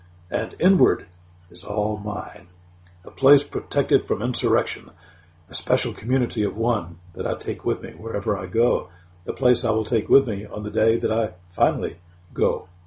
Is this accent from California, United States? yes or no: no; Tuscaloosa, Alabama, United States; now in Birmingham, United States; I was raised on Eastwood Avenue in T-Town, visited and played with … on Pat McGee Road in Peterson, and with … on Rose Lane in West Blocton.